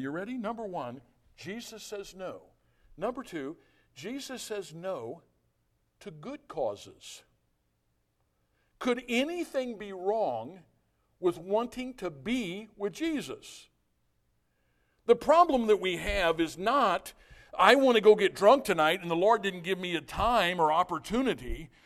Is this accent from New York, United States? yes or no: no; Illinois, United States; So I'm thinking, well, I'm from Southern Illinois.